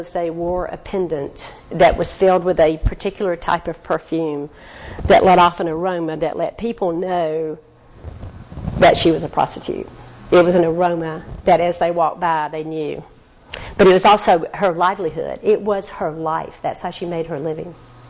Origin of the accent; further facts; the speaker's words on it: the South, United States; Yeah, because I can't say it right because I'm from the South.